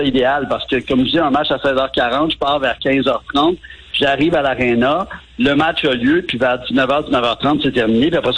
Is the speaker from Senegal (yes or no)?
no; Montreal, Quebec, Canada; dire que j'étais de Montréal et qu'à Montréal, on comprend pas certaines de ses décisions.